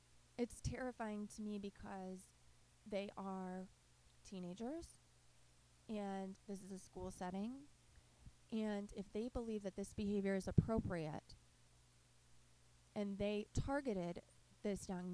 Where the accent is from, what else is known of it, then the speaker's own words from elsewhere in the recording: Philadelphia, Pennsylvania, United States; now in Michigan, United States; So in Michigan, where I'm from, initially, I'm from Philadelphia, but now I am in Michigan and have been for a very long time.